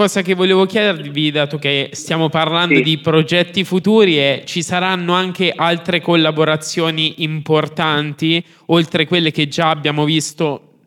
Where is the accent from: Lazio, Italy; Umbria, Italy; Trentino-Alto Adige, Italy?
Umbria, Italy; Perugia; Sono perugino